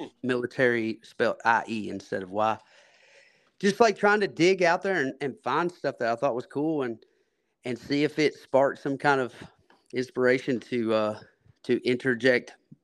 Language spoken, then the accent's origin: English; Kentucky, United States; you know, I'm from Kentucky, so I ain't drinking no whiskey. I'm drinking bourbon.